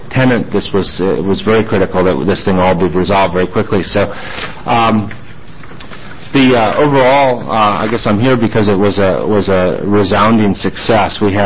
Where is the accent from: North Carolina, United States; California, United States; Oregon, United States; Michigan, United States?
Oregon, United States; McMinnville; I'm from McMinnville. I'm the owner and manager of the McMinnville Grand Ballroom and some other commercial real estate in town there.